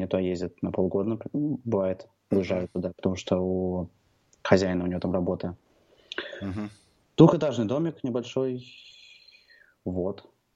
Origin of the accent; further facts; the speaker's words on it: Russia; То есть я приехал, понятно, из России